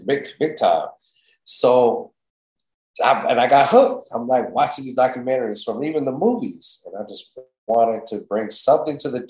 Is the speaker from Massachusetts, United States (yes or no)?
no; California, United States; I grew up in San Fernando Valley, so our high schools and schools was always a mix, Persian, Armenian